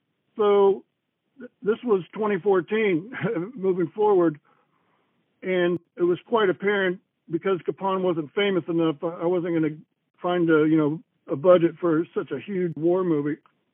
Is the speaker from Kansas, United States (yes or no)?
yes; Kansas, United States; when I heard he was from Kansas, my home state, I was even more intrigued.